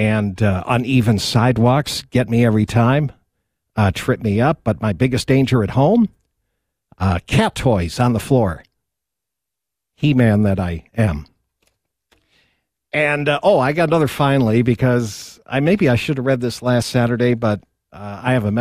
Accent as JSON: {"language": "English", "town": "Rochester", "region": "New York", "country": "United States", "tie": "born or raised there", "lives_now": "Reno, United States", "said": "Ben's sells my hometown beer, Genesee, from Rochester, New York."}